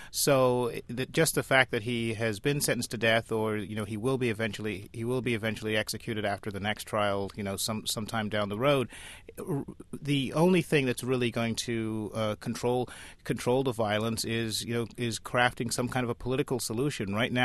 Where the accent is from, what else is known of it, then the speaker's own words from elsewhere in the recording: Trinidad & Tobago; born there; I was born in Trinidad in the West Indies